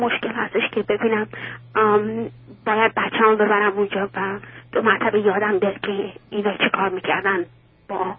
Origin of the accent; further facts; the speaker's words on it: Iran; moved away as an adult; بعد من وقتی 18 سالم بود از ایران آمدم بیرون